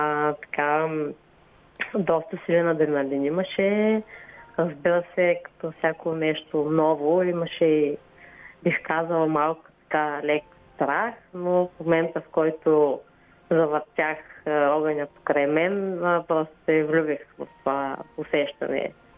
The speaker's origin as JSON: {"language": "Bulgarian", "town": "Gabrovo", "region": "Gabrovo Province", "country": "Bulgaria", "tie": "born or raised there", "said": "Бях в Габрово. Аз съм си от Габрово родом и там видях за пръв път."}